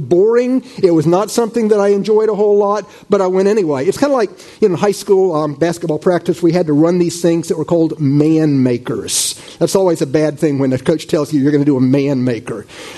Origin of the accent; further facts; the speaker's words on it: the South, United States; I grew up in the South. I grew up going to church pretty much every Sunday and oftentimes twice a day on Sundays.